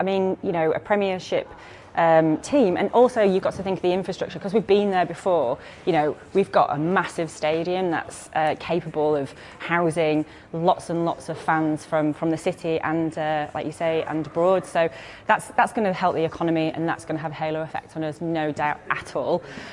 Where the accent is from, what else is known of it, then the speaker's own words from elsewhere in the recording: Yorkshire and the Humber, United Kingdom; I'm a Yorkshire lass through and through. I come from a long line of thoroughbred Yorkshiremen and women.